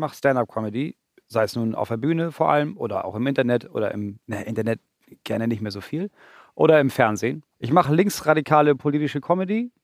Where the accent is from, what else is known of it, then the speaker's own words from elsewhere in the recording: Schleswig-Holstein, Germany; ich aufgewachsen bin in Kleinbackau bei Kiel in so einem uralten Dreiständerhaus mit so einem riesigen Reetdach. Und deswegen war, wir sind da weggezogen, als ich 3 war.